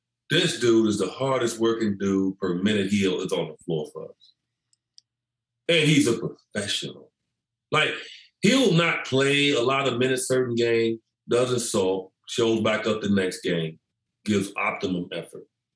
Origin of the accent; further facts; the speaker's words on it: Chicago, Illinois, United States; You know, it's where you grow up at. You know, I grew up in Chicago.